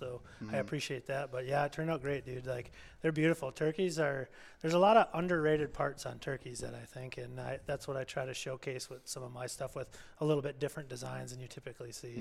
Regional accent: Faribault, Minnesota, United States; Southern Minnesota. Okay. Yeah. But only about a half hour from the very south end, like down in the Faribault area is originally where I grew up.

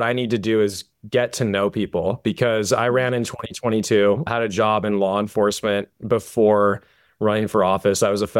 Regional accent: California, United States; Guys, yep, SoCal native.

